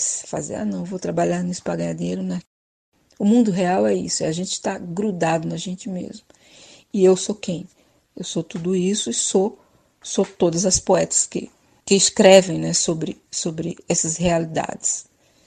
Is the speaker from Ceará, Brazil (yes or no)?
no; Recife, Pernambuco, Brazil; now in Curitiba, Brazil; eu praticamente não nasci no Recife, mas vivi no Recife desde os 3 anos de idade, até o momento que eu mudei para Curitiba